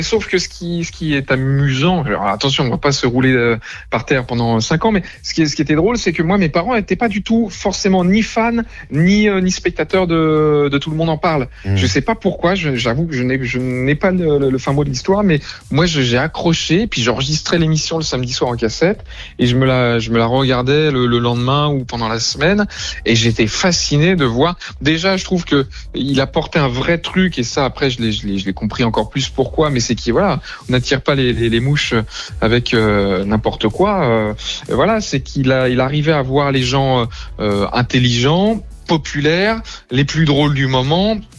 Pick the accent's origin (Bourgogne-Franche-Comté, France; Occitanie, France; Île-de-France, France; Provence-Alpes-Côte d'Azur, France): Île-de-France, France; vu que moi je suis un originaire, un enfant de la Seine-et-Marne.